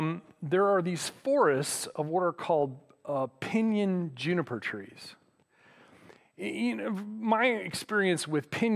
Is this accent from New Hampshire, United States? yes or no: no; Michigan, United States; the junipers out in the America Southwest are very different than the junipers that I grew up with in Michigan, okay?